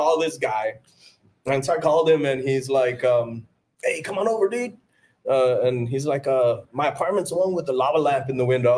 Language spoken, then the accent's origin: English; Sullivan, United States; And basically, yeah, I grew up in Sullivan.